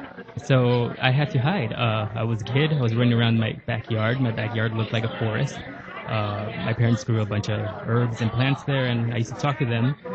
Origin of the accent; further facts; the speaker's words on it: Los Angeles, California, United States; Growing up in East LA, being gay, I was bullied, so I felt powerless